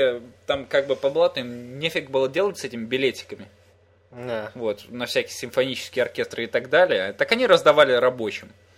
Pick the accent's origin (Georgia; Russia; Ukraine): Ukraine; also born or lived in Montreal; now in United States; Я вообще украинка. Украинский забыла. Из Монреаля. Французский не знала. Сейчас живу в Америке, английский тем более.